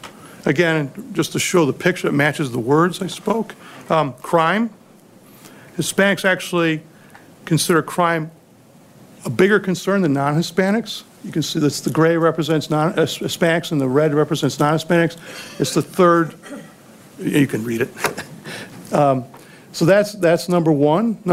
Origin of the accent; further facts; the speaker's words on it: Chicago, Illinois, United States; now in Houston, United States; My hometown, Chicago, there's a significant crime problem there.